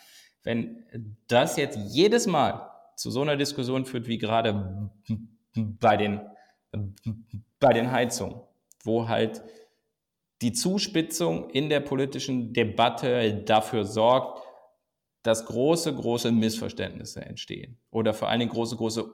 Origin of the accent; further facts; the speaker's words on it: Rhineland, Germany; ich komme aus dem Rheinland